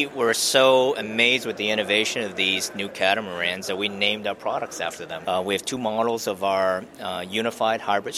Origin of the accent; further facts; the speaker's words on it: Boston, Massachusetts, United States; You know, growing up in Boston